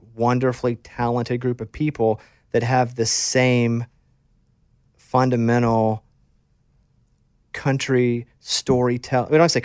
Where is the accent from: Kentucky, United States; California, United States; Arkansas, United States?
Arkansas, United States; Now, luckily for me, I grew up in Arkansas, and … was from Arkansas.